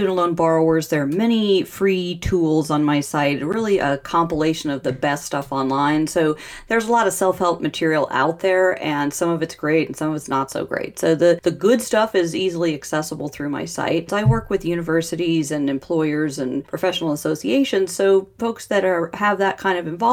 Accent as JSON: {"language": "English", "town": "Santa Fe", "region": "New Mexico", "country": "United States", "tie": "born or raised there", "said": "You know, Jimmy, I love my hometown of Santa Fe, New Mexico."}